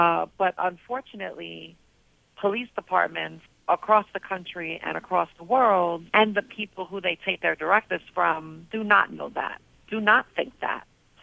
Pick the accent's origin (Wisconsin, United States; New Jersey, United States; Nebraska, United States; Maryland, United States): New Jersey, United States; I'm from New Jersey, in case people cannot hear that already.